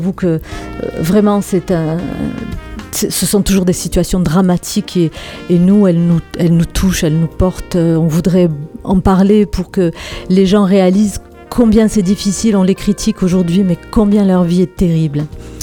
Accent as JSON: {"language": "French", "country": "Spain", "accent": "Spanish", "said": "excusez-moi pour mon accent espagnol"}